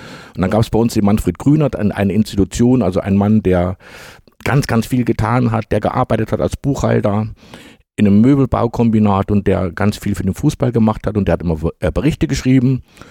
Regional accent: Jena, Thuringia, Germany; ja, ich komme aus Jena.

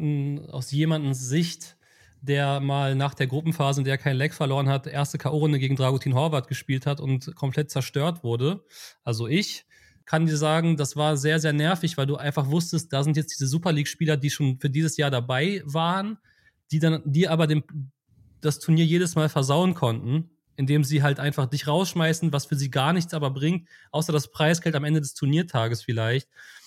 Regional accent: Berlin, Germany; Also, auch als Berliner ist Kalka wirklich ein ekelhaft weiter Ritt.

